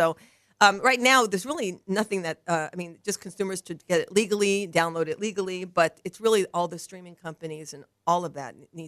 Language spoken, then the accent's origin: English; New York, United States; also born or lived in Los Angeles; And, of course, I was from New York and L.A., so there's a little of me in there, too.